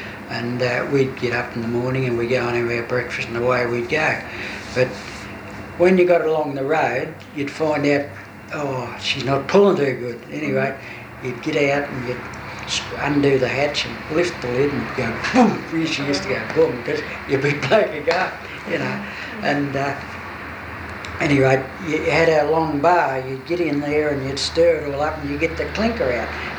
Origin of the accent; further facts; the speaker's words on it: Birchip, Victoria, Australia; I come up from Birchip.